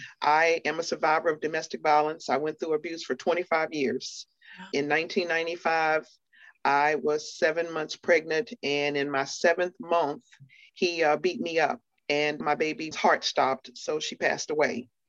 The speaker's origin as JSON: {"language": "English", "town": "Roanoke", "region": "Virginia", "country": "United States", "tie": "born or raised there", "said": "In the home, I grew up in Roanoke, Virginia, and my mom died in front of me when I was 8."}